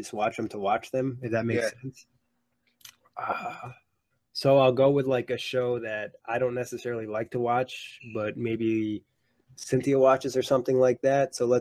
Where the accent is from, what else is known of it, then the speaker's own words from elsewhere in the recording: New York, United States; We're all from New York here in this pod, and we all are going to watch a good amount of Knicks games.